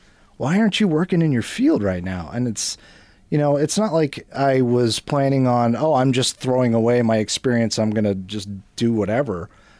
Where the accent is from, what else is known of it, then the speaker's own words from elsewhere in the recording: Florida, United States; I grew up in South Florida, so I was working in Miami.